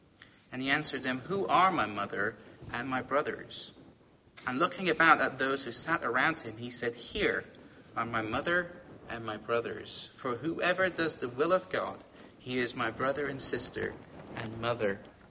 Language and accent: English; Iran; I come from a Muslim background. I come from Iran originally. I was a pretty devout Muslim when I was young.